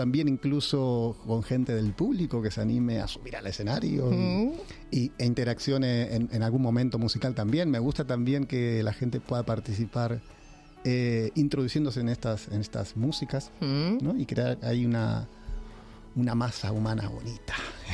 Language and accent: Spanish; Buenos Aires, Argentina; now in Spain; Así que vine hace 8 años y me vine de Buenos Aires, uh-huh, necesitando nuevos aires.